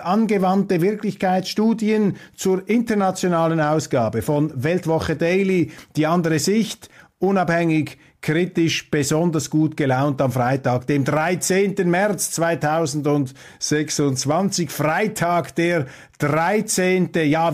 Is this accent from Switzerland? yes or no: yes; Switzerland; was mich als Schweizer und … im Speziellen außerordentlich gefreut hat.